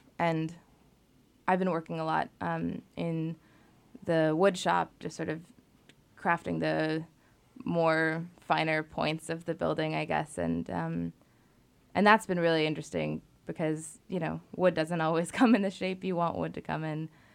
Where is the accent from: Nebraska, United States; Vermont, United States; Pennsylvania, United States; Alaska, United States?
Vermont, United States; now in Santa Fe, United States; I grew up in Vermont mostly, and I go to St. John's College in Santa Fe, New Mexico